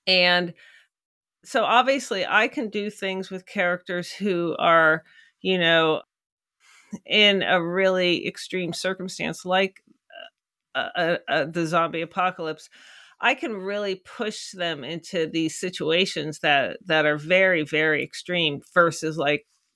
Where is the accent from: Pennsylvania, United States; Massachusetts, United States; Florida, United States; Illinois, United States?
Pennsylvania, United States; Pittsburgh; it's set in my hometown, Pittsburgh, PA.